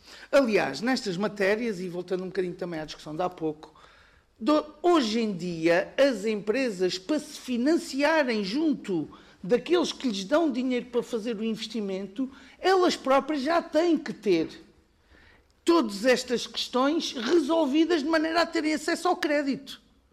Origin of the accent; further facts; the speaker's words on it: Portugal; eu, enquanto português, tenho orgulho de saber que o meu país é daqueles que anda mais rápido.